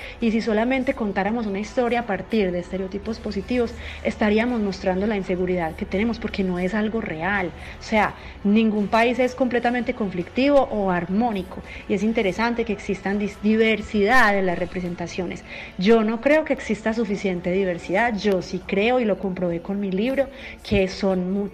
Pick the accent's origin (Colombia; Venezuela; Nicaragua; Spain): Colombia; Medellín, Antioquia; Yo soy de Medellín